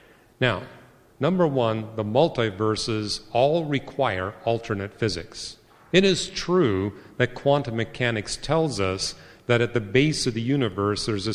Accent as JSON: {"language": "English", "country": "Canada", "said": "I'm a Canadian, so I got a Canadian nickel here"}